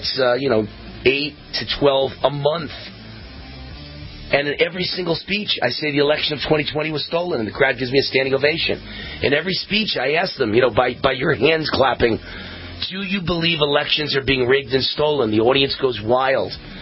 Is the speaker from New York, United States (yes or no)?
no; Pennsylvania, United States; The Ohio Pennsylvania. I'm from Pennsylvania.